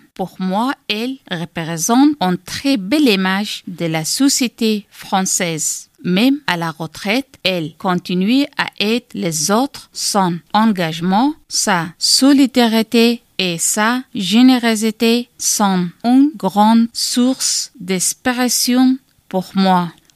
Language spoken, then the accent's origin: French; Afghanistan; now in France; je viens d'Afghanistan. Quand je suis arrivée en France